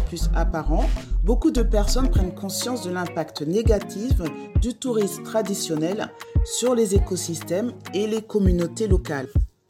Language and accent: French; Guadeloupe, France; je suis originaire de la Guadeloupe, une île magnifique aux multiples facettes.